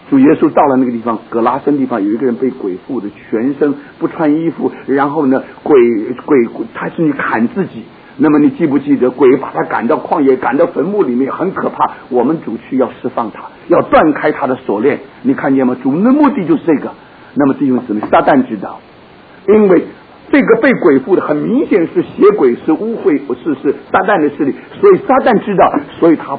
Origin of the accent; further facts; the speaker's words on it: China; 我们中国人所说的鬼是死人变成鬼啊